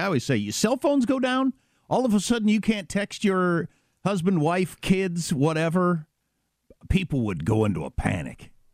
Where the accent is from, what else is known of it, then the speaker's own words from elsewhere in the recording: Midwest, United States; which was the loudest thunder I've ever heard in my life, and I'm from the Midwest.